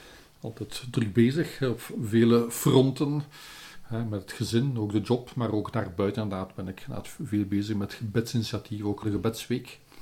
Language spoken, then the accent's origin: Dutch; Leuven, Flemish Brabant, Belgium; Ik ben dus eigenlijk in Leuven opgegroeid, hè? Maar met West-Vlaamse ouders... En ja, altijd in de buurt van het Leuvense blijven hangen. Allee, toch lange tijd. En dan nog naar Limburg verhuisd en nu woon je in Brussel.